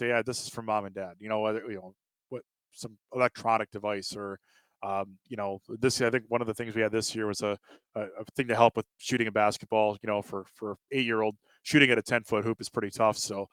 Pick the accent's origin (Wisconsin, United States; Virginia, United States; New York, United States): Wisconsin, United States; This happens in almost every community in Wisconsin. I think of, there's a car dealership near my hometown